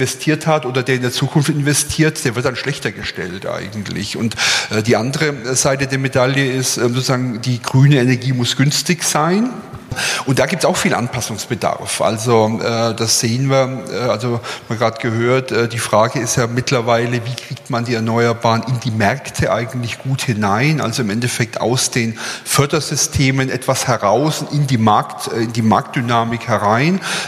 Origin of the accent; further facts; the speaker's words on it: Bavaria, Germany; ich bin ja Bayer. Ich bin Franke